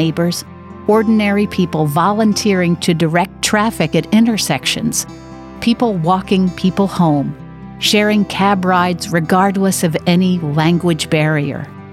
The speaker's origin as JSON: {"language": "English", "town": "New York City", "region": "New York", "country": "United States", "tie": "born or raised there", "said": "Growing up in Manhattan's Upper West Side, I had the opportunity to be part of the melting pot that the city was back then."}